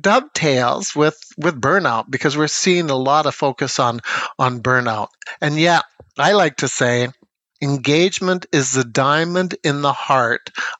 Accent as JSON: {"language": "English", "region": "the Prairies", "country": "Canada", "said": "It's prairie-like. I'm from the Canadian prairies."}